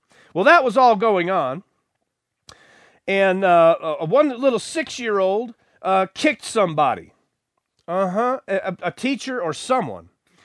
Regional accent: United States; so many things I wish I could unsee from my time in government school and growing up in America.

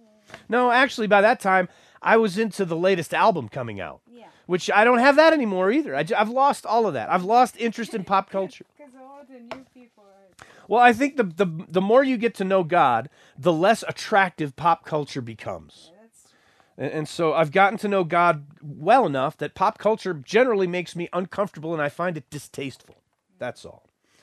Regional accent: United States; so many things I wish I could unsee from my time in government school and growing up in America.

